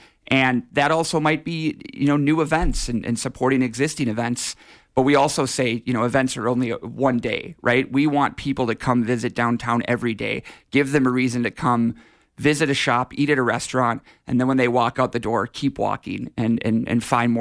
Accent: Minnesota, United States; now in Grand Rapids, United States; I love Grand Rapids. I did not grow up here. I grew up in the Twin Cities, met my wife Ashley in college

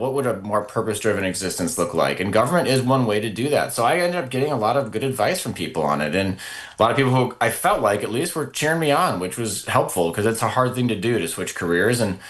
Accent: Northfield, Minnesota, United States; I grew up in Northfield, home of cows, colleges, and contentment.

